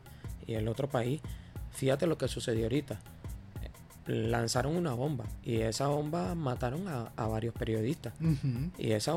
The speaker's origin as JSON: {"language": "Spanish", "country": "Venezuela", "said": "Pero para eso somos los venezolanos."}